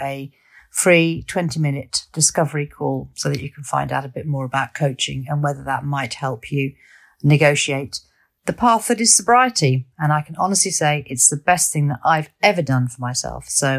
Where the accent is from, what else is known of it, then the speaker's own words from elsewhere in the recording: South West England, United Kingdom; I'm from Wiltshire.